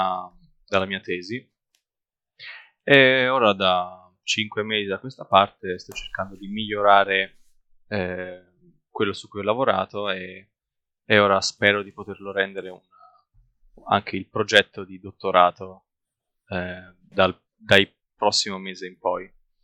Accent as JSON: {"language": "Italian", "region": "Tuscany", "country": "Italy", "said": "sono originario della provincia di Pisa"}